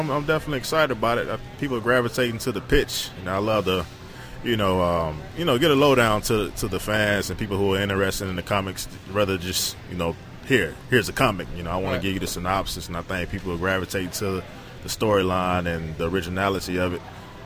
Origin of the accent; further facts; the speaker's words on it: Birmingham, Alabama, United States; I'm from Birmingham, Alabama.